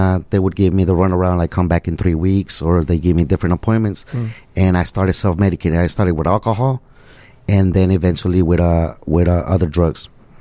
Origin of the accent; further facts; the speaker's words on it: Mexico; English is a second language; My father was born in Mexico, then I was born in Mexico. And even as a child, we used to come to the United States legally with a visa due to my grandfather being a natural born citizen.